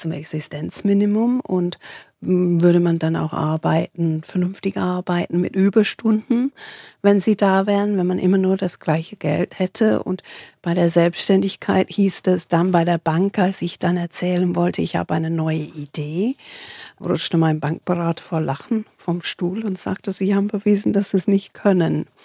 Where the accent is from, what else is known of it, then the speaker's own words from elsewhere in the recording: England, United Kingdom; Ich als Engländerin, ich verstehe das überhaupt nicht